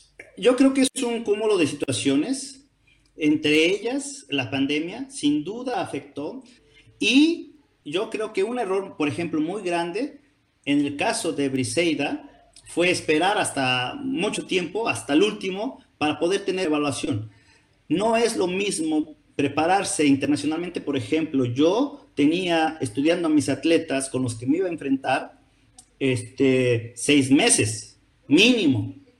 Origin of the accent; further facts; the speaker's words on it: Mexico; aunque quisiera estar en mi país